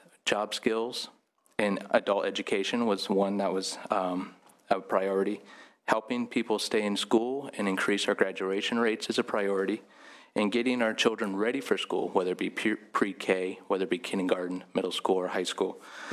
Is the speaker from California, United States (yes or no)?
yes; California, United States; I am Eastern Pomo from Robinson Rancheria on my mother's side, and I am Big Valley Rancheria on my father's side.